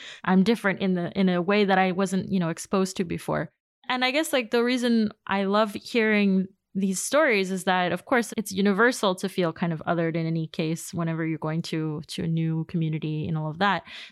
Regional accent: New York City, New York, United States; I grew up in Queens.

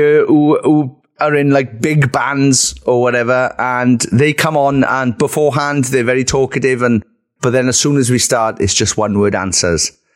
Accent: Wales, United Kingdom; I am from Wales, but I don't live in a cave.

